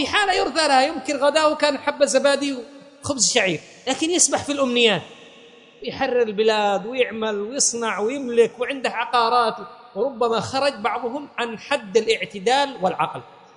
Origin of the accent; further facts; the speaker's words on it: Yemen; لو كان القات ثقافة، أي خلونا يخلوا القات هذا عندنا في اليمن، أي حاربونا عليه؟